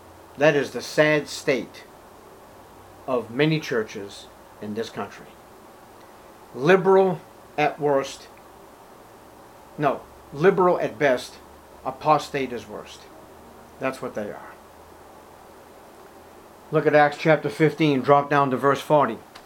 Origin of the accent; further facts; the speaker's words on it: Boston, Massachusetts, United States; As a Catholic growing up in Boston in the 60s and early 70s, I didn't see any gospel being preached.